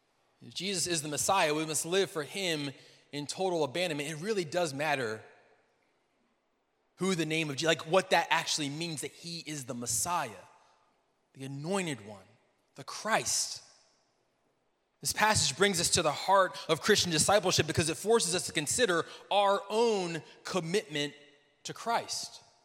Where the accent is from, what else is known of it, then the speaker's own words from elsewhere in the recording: New Jersey, United States; Now, I'm from New Jersey, where they only breed skeptical people.